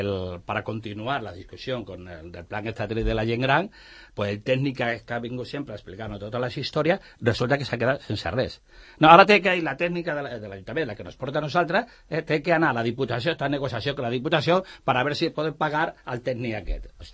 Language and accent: Catalan; Sant Cugat del Vallès, Catalonia, Spain; tots som de Sant Cugat, no?